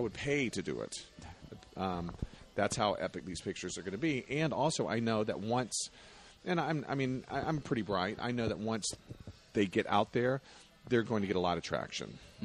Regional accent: the South, United States; I'm from the South, so I know line dancing.

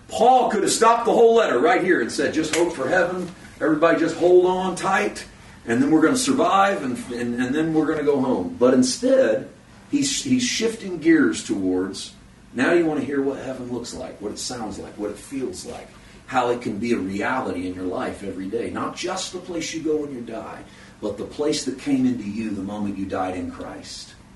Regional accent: Missouri, United States; now in Castaic, United States; I got a little orange tree in my backyard in Castaic. I've never had an orange tree in my life. Born and raised in Missouri.

